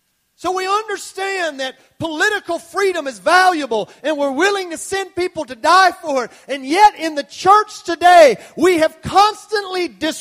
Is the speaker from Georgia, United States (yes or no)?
yes; Georgia, United States; I'm from South Georgia, very patriotic area. We still fly flags, and we still love our country, and we're a very patriotic bunch where I'm from.